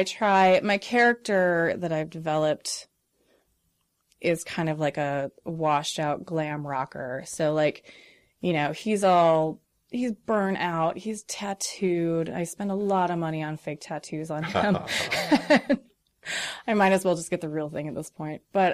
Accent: Rolling Prairie, Indiana, United States; I was raised in Rolling Prairie, Indiana.

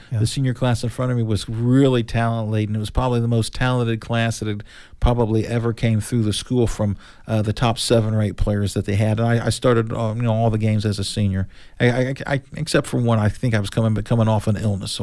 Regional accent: Knightstown, Indiana, United States; I grew up in Knightstown, Indiana. That's in southeast Henry County

